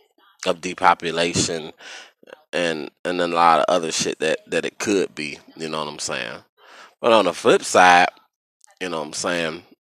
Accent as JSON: {"language": "English", "region": "Midwest", "country": "United States", "said": "You know, even though I'm a Midwest nigga, I'm from the Midwest."}